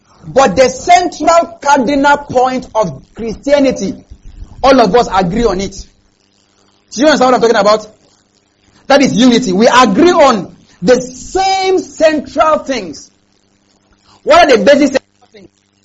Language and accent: English; Kaduna State, Nigeria; So like in Kogi State, like in my state, in my home state, Kaduna State